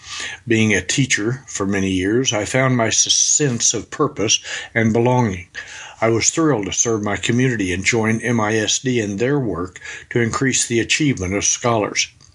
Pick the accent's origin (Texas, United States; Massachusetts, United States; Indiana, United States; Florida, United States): Texas, United States; Midland; After receiving my degree, I was excited to return back to my hometown, not just to finally raise a family of my own, surrounded by my loved ones, but to serve my community and do a good job.